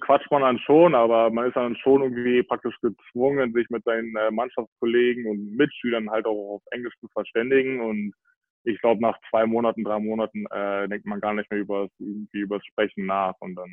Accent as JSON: {"language": "German", "region": "Berlin", "country": "Germany", "tie": "born or raised there", "said": "ich bin Berliner, ne? In Berlin geboren, komplett in Berlin aufgewachsen"}